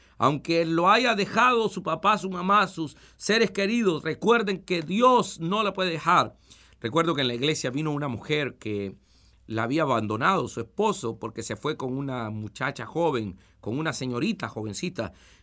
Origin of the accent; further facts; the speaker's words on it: El Salvador; En mi país hay un poema muy bonito, en El Salvador